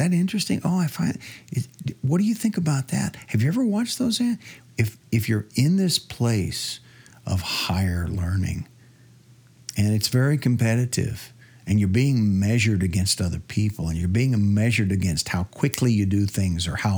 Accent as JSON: {"language": "English", "region": "Nebraska", "country": "United States", "tie": "born or raised there", "said": "I grew up in Nebraska, hence the name of the album, …."}